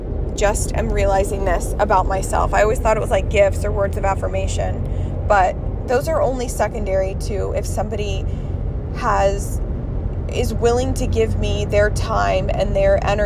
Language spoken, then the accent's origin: English; Sugar Land, Texas, United States; I grew up in Sugarland and I don't understand Houston.